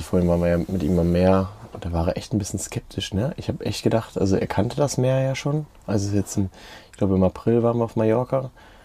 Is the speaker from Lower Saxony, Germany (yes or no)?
yes; Hanover, Lower Saxony, Germany; born there; ich bin geboren in Hannover.